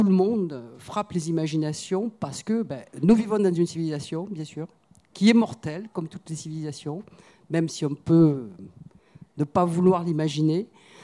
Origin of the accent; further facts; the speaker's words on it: Provence-Alpes-Côte d'Azur, France; Je suis du Sud-Est, peut-être ça s'entend. Et l'Empire romain, ben, quand on vit en Provence, il est déjà tout autour de nous.